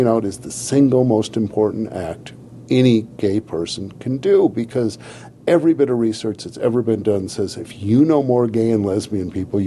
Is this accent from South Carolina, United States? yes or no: no; Flint, Michigan, United States; I was fat and Jewish and gay in Flint, Michigan, and that makes you a bit of a Martian because there's not a lot of peers